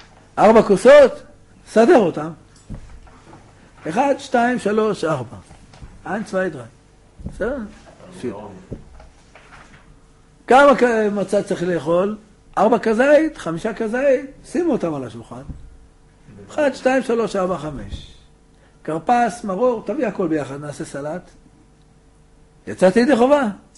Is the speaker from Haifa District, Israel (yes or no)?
no; Jerusalem, Jerusalem District, Israel; אנחנו ירושלמים, לא בני ברקים.